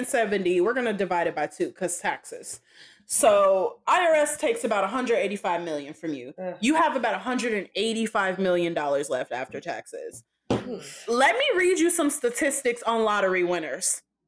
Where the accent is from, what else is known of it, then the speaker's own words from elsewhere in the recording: Chicago, Illinois, United States; I'm from Chicago. Subways don't scare me.